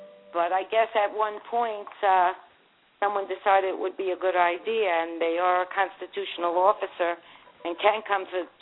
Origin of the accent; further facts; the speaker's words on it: New York, United States; I was brought up on Long Island in New York, and I was raised in a suburb of the city, about 50 miles out of Manhattan, in a very a middle-class neighborhood.